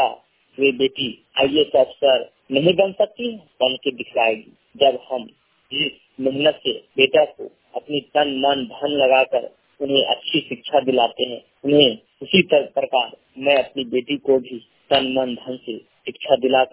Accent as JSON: {"language": "Hindi", "town": "Barkagaon", "region": "Jharkhand", "country": "India", "said": "ग्राम post बादम, थाना बड़का गाँव, जिला हजारीबाग, राज्य झारखंड का निवासी हूँ।"}